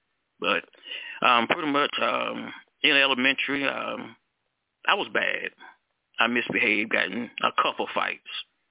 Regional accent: South Carolina, United States; Good evening, everybody. Good evening. … from South Carolina

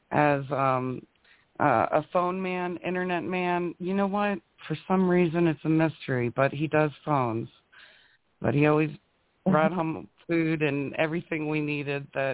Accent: Copley, Ohio, United States; Well, I grew up in Copley, Ohio, and honestly, it was a really great place to grow up, very diverse.

